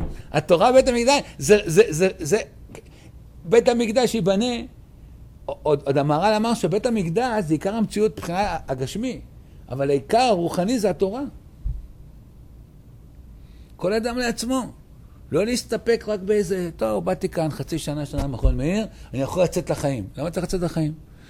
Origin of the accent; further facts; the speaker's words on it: Tel Aviv, Tel Aviv District, Israel; גדלתי בשכונה בתל אביב, לא כל כך דתית, אבל ההורים שלי זכיתי, שם אותי במקום מאוד מאוד חרדי. גדלתי חרדי.